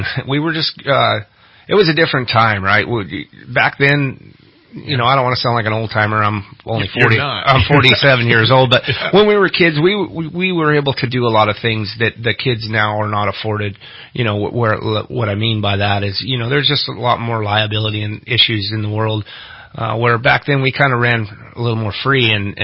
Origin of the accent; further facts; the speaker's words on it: MacArthur, California, United States; also born or lived in Siskiyou County; so I'm a Northern California kid. I grew up in MacArthur area.